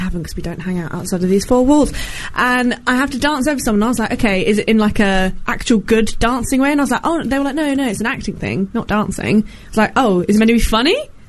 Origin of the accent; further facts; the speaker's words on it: Brighton, South East England, United Kingdom; I'm not from London, I'm from Brighton.